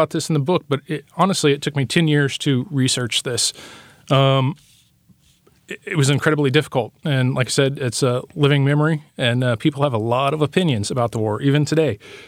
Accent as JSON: {"language": "English", "town": "Lemoore", "region": "California", "country": "United States", "tie": "born or raised there", "said": "I've spoken with men my age now, but growing up in Lemoore where on their block, they were the only child with a father that came home"}